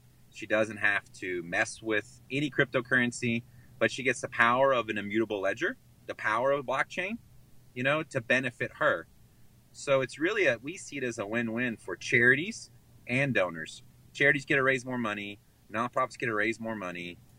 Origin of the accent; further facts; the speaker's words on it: Texas, United States; And I'm originally from Texas, so my son and I were on Facebook.